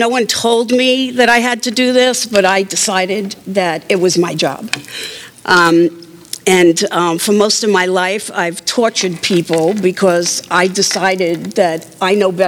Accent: New York, United States; born there; So anyway, I was born in New York, I guess you can tell that, into an alcoholic home.

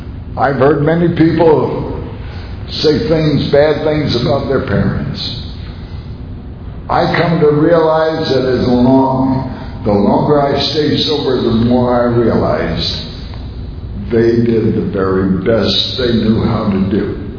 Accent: Savannah, Georgia, United States; I was born and raised Southern Baptist in Savannah, Georgia, just across the road over here.

